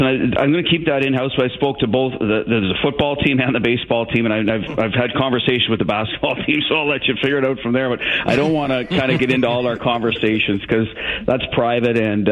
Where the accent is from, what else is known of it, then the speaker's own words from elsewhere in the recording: Ottawa, Ontario, Canada; And we're from Ottawa and Kitchener were in the same. We're both from Ontario, so we both got in, and we're beating them.